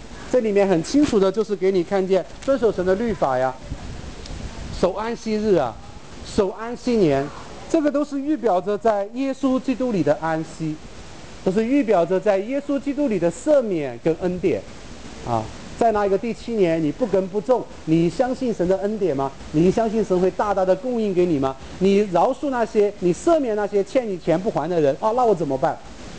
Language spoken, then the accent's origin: Chinese; China; 这个我们中国人肯定是觉得这个你不用道歉的